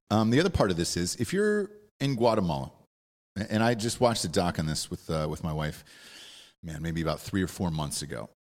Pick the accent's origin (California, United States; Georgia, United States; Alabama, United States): Georgia, United States; Some of these places, like Georgia's my home state.